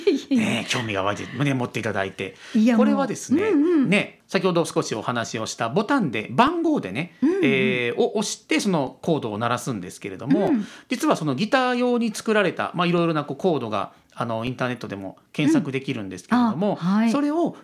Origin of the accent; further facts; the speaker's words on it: Kansai, Japan; でやはり私はあの関西人なので、値段も気になるところなんですけれども